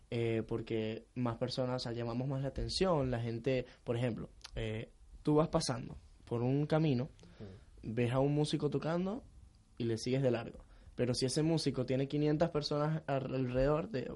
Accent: Venezuela; Nuestra situación de venir de otro país, venimos de Venezuela

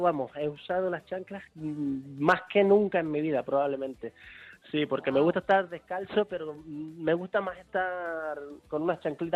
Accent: Canary Islands, Spain; Perdóname, pero te tengo que dar un poco de envidia porque es lo que me toca como canario.

